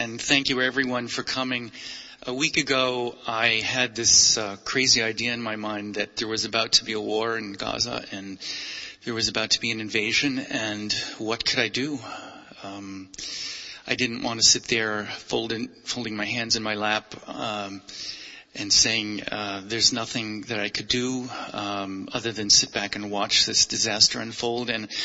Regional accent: United States; I'm not Israeli. I'm an American Jew, but by virtue of my upbringing and my identity as a Jew, Israel has played a critical role in my life.

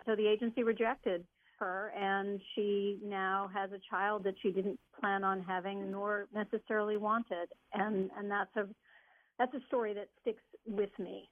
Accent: Missouri, United States; especially in my home state of Missouri, where there's an added layer of shame and stigma

